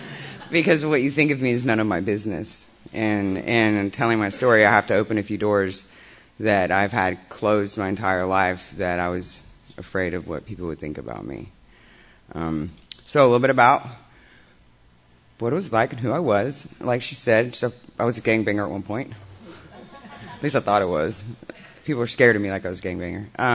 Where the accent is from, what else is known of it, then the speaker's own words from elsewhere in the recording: Dallas, Texas, United States; Growing up in Dallas, I lived in every little city that there was. Hearst, Euless, Bedford, Carrollton, Richland.